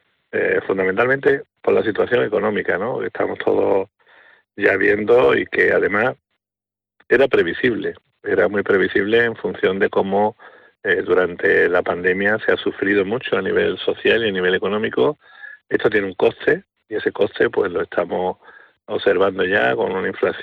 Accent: Sanlúcar de Barrameda, Andalusia, Spain; sobre todo de mi pueblo, ¿no? De Sanlúcar, de mi gente.

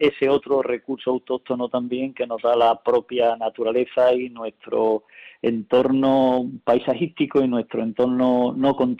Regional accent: Espiel, Andalusia, Spain; Y somos un pueblo de Sierra Morena cordobesa. Hemos tenido una muy importante y gran influencia de minería, sobre todo de minería del carbón

